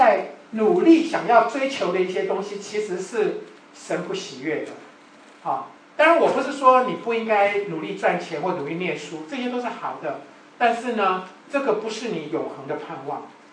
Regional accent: China; 这个我们中国人比较忌讳讲死啊这种东西哈

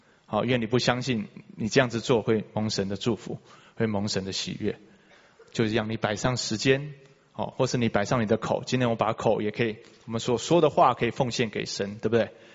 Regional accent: China; 这个是我们中国人就有的传统啊，长幼有序嘛

